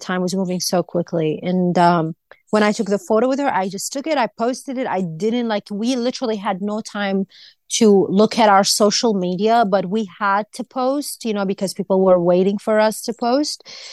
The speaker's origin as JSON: {"language": "English", "country": "Iraq", "tie": "born or raised there", "moved": "yes", "lives_now": "United States", "said": "Yes, I grew up in Iraq. We were taught Israel is the enemy. And yes, we were taught also in Islam."}